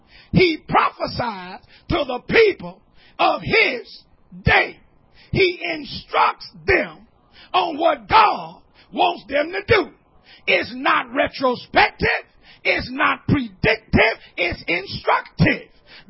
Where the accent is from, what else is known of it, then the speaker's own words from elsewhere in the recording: Greenville, Mississippi, United States; I went down to my hometown in Greenville, Mississippi.